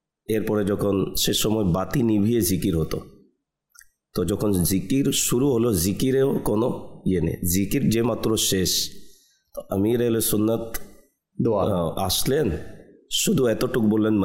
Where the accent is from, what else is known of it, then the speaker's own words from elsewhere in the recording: Bangladesh; এরপর বললাম আমি বাংলাদেশ থেকে এসেছি, হুজুর আপনিও বাংলাদেশে তাশরিফ নিয়ে চলুন